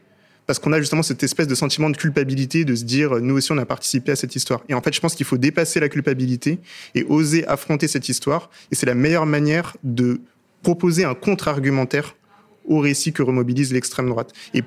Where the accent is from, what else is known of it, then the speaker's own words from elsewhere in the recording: France; je pense que tout le monde, en tant que Français et Française, est connecté directement à ce sujet.